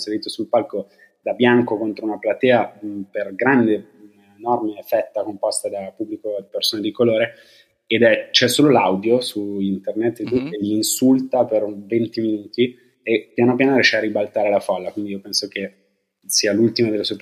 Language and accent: Italian; Milan, Lombardy, Italy; Essendo milanese mi piacciono tutto il mondo